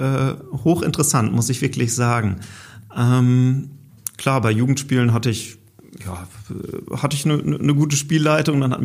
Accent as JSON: {"language": "German", "town": "Holdorf", "region": "Lower Saxony", "country": "Germany", "tie": "born or raised there", "said": "Holdorf, mein Geburtsort oder mein Heimatort"}